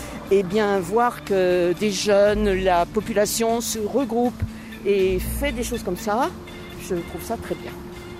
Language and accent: French; Lyon, Auvergne-Rhône-Alpes, France; now in Marseille, France; Je suis arrivée à Marseille, je ne suis pas Marseillaise. Si on va chercher mes racines, si, celles auxquelles je m'accroche, je suis lyonnaise. Donc voilà, c'est pas du tout le même état d'esprit que les Marseillais, mais je suis à Marseille depuis 1970